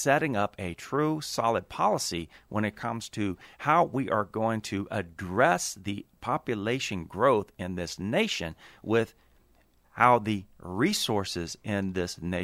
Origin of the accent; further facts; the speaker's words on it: United States; growing up as a citizen in the United States. Being an American citizen is understanding the importance and the significance of these holiday opportunities we have.